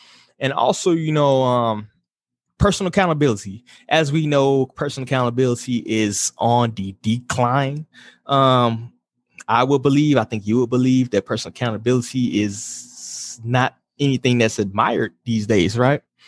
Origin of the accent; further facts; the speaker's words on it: Chicago, Illinois, United States; Like I said, I come from Chicago, the most bluest of the bluest cities, right? So my whole upbringing was basically